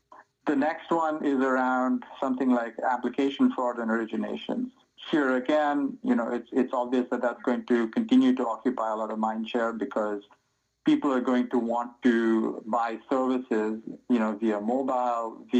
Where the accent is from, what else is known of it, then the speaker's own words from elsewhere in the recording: India; I'm from India.